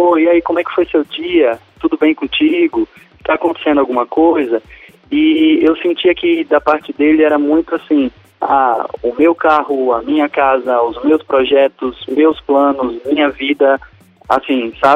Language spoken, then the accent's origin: Portuguese; Rio Real, Bahia, Brazil; born there; now in Aracaju, Brazil; Eu sou advogado. Eu nasci em Rio Real, no interior da Bahia, mas eu moro em Aracaju há quase 15 anos já.